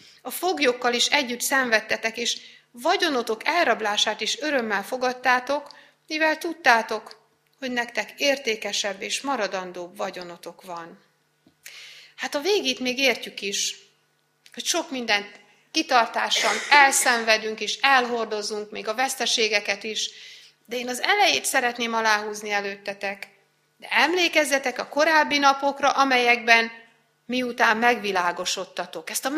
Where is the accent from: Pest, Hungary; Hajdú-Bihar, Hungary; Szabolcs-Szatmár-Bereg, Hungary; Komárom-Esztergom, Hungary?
Szabolcs-Szatmár-Bereg, Hungary; Újfehértó; moved away; also born or lived in Békéscsaba; De hát én honnan költöztem oda? Újfehértóról, ne felejtsétek el, én Újfehértóról költöztem Békés Csabára. Ebből a környezetből költöztem Békés Csabára